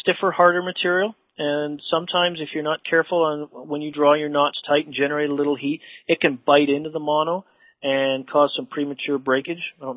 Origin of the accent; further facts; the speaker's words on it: Nottingham, East Midlands, United Kingdom; My hometown, my home country.